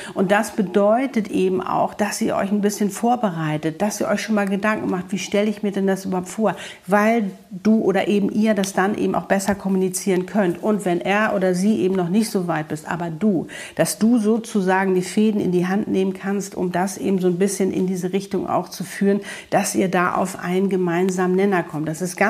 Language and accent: German; Hamburg, Germany; now in Cape Town, South Africa; ich habe mein geliebtes Kapstadt verlassen. Okay, Hamburg ist meine Heimatstadt und wunderschön